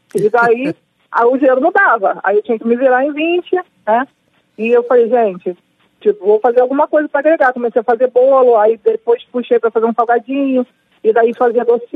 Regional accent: Duque de Caxias, Rio de Janeiro, Brazil; Mas eu sou uma menina que fui nascida, né, em Duque de Caxias, na Baixada.

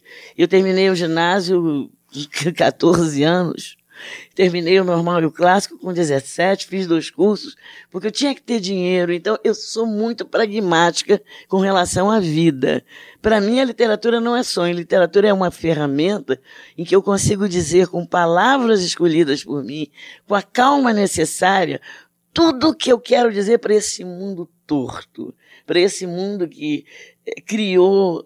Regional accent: Brazil; Mas eu sou brasileiro, então uma coisa do meu projeto literário é eu querer sempre ser e mais uma poeta brasileira.

